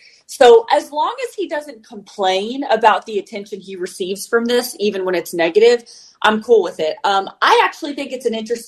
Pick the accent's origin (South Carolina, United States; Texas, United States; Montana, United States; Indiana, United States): Indiana, United States; Indianapolis; Put away the fact that I'm from Indy, whatever, who cares.